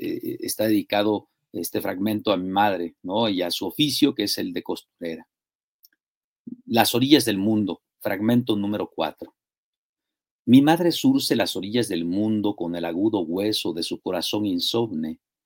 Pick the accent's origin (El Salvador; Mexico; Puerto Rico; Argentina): Mexico; Villa Comaltitlán, Chiapas; estando aquí mismo en Chiapas y, bueno, viviendo en mi pueblo, en Villa Comaltitlán.